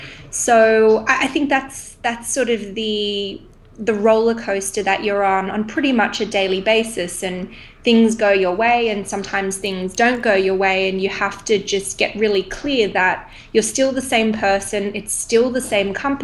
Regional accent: Sydney, New South Wales, Australia; moved away; Australia is a beautiful life. I'm born and raised in Sydney and it's very, very comfortable

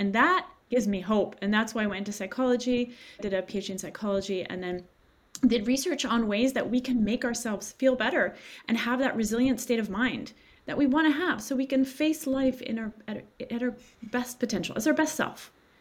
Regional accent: Paris, Île-de-France, France; moved away as an adult; now in United States; I grew up in Paris, France, which sounds really glamorous

